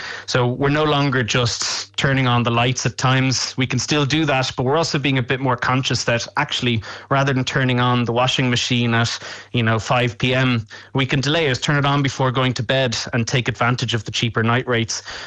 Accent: Ireland; It's also the fact that we as Irish citizens, we're able to develop our own energy now.

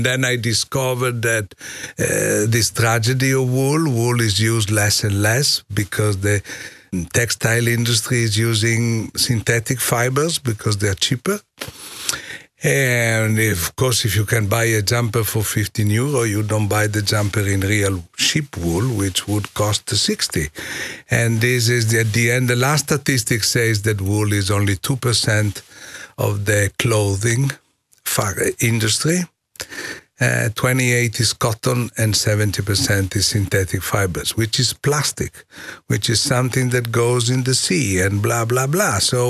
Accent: Milan, Lombardy, Italy; English is a second language; I'm from Milan

